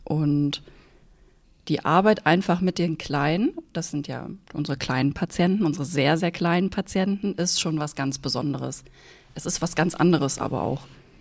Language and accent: German; Lower Saxony, Germany; bin 32 Jahre alt, also genau 31 Jahre jünger als Anne. Und ich bin in der Nähe von Göttingen aufgewachsen, zwischen Göttingen und Hannover ungefähr. Und habe auch da meine Ausbildung gemacht.